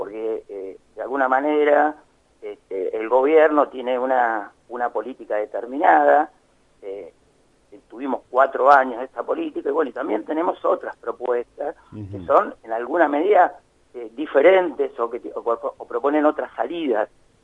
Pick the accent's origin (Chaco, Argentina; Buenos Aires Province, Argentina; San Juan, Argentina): Buenos Aires Province, Argentina; Ringuelet; Soy también vecino, soy acá de Ringuelé